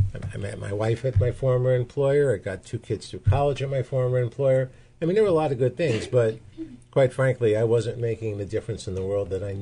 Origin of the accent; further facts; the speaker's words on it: New York City, New York, United States; I am right here from the island of Manhattan. Oh, you're from the city? I was born in the city. I was raised in the city. I went to public school through grade 6.